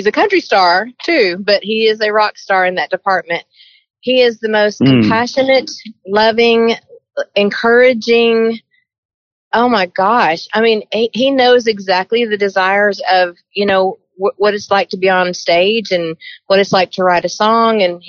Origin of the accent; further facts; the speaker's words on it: Hendersonville, Tennessee, United States; also born or lived in Oklahoma; And I was born in Oklahoma. And when Conway decided to bring his music business from Oklahoma to Tennessee, when I was around 6 or 7, I guess, my whole family and his whole organization made the trek over from Oklahoma City to Hendersonville, Tennessee